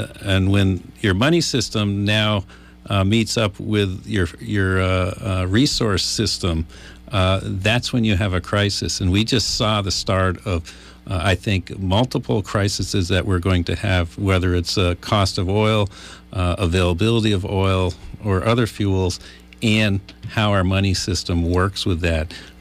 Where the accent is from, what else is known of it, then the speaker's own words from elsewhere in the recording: Pittsford, United States; Every time I drive through my hometown of Pittsford, there's a dam that used to have a hydro turbine on it 30, 40 years ago